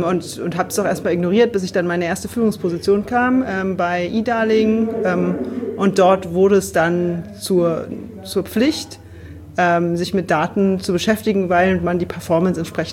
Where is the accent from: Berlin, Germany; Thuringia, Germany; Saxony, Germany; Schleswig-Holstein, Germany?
Berlin, Germany; Ich bin Berlinerin, Marketing-Expertin, 10 Jahre Berufserfahrung inzwischen